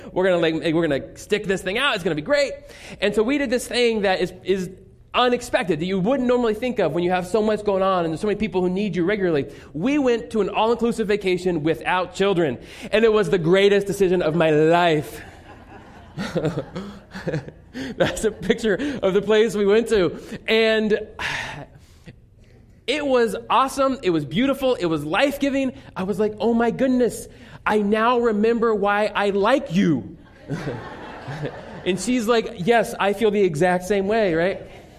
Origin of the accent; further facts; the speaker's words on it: Indiana, United States; I grew up in Indiana, not a lot of oceans around Indiana, right?